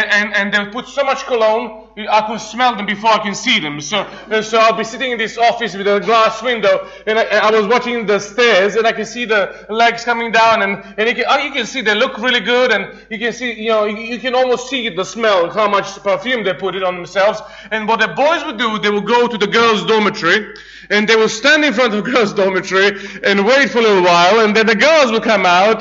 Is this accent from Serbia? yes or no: yes; Serbia; And I'm a Serbian. I'm from Serbia.